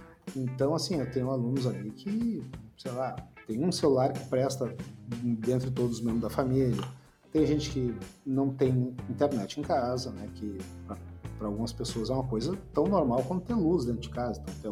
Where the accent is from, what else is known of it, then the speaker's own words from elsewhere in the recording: Porto Alegre, Rio Grande do Sul, Brazil; Ah, eu sou de Porto Alegre e tal.